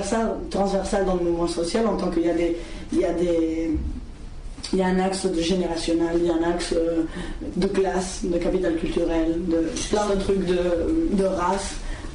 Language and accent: French; Barcelona, Catalonia, Spain; French is a second language; j'ai 22 ans, je suis de Barcelone. Et à Barcelone, je travaille en tant que sociologue.